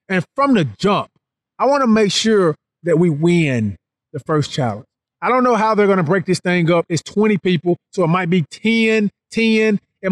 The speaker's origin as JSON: {"language": "English", "region": "Mississippi", "country": "United States", "said": "Listen, I'm from Mississippi. Small town. I'm here to work."}